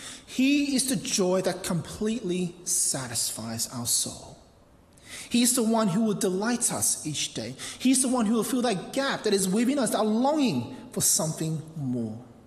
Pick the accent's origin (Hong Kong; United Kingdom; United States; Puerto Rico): Hong Kong; Maybe it was the way, how I grew up in Hong Kong